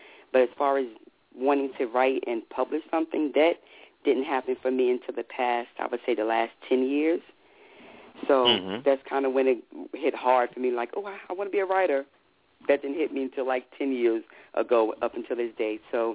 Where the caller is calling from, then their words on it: Virginia, United States; I'm calling from Virginia